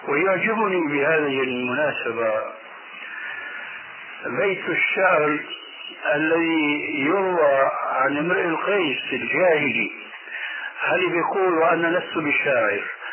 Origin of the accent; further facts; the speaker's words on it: Damascus, Damascus Governorate, Syria; كما يقولون عندنا في دمشق بدها الدكتات